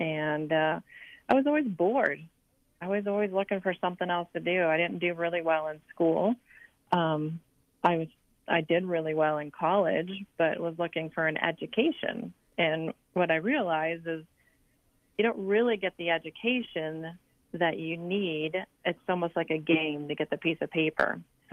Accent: Detroit, Michigan, United States; born there; I was born in the Detroit, Michigan area. And my dad was an alcoholic, factory worker, seventh grade education.

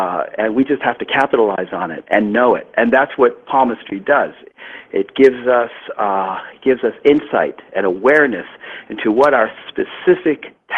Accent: New York, United States; I am from New York, so I'm not really, you know, the eternal optimist all the time.

